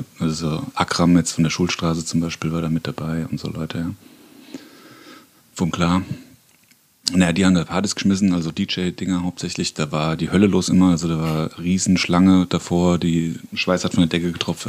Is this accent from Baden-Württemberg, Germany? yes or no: no; Bürgstadt, Bavaria, Germany; ich komme aus Miltenberg, Bürgstadt, genauer gesagt, direkt nebendran. Genau, und wohne aber schon seit über 20 Jahren mittlerweile, ja.